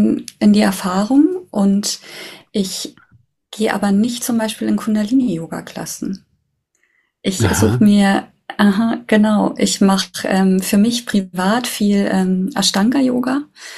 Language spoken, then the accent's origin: German; Bavaria, Germany; ich komme aus Bayern